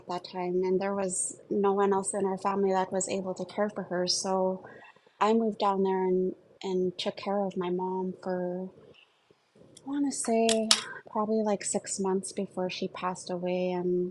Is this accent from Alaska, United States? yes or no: yes; Anchorage, Alaska, United States; I'm from Anchorage, Alaska. My family is originally from St. Mary's, my dad's side, and my mom's side is originally from Vancouver Island, from a town called Duncan, British Columbia. So I grew up most of my life in Anchorage